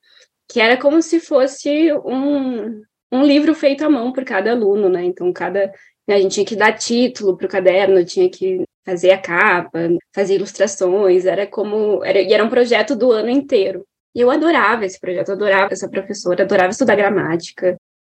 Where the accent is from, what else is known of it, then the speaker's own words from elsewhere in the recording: Vacaria, Rio Grande do Sul, Brazil; A minha região, por exemplo, fala você.